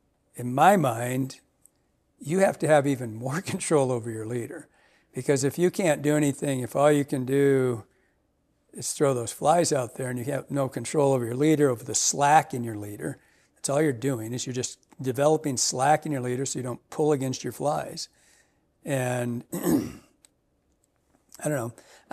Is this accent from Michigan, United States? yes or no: yes; Michigan, United States; first 20 years of my life was steelhead, salmon, and technical drive stuff, all hatch stuff, because I grew up in Michigan